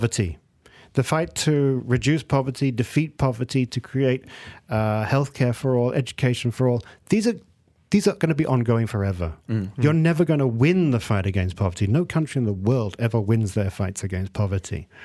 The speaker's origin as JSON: {"language": "English", "country": "Malaysia", "said": "as a Malaysian"}